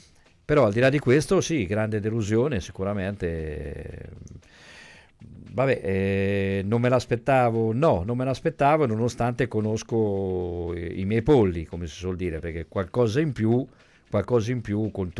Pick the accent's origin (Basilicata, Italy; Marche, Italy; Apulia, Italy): Marche, Italy; Ancona; io sono un anconetano atipico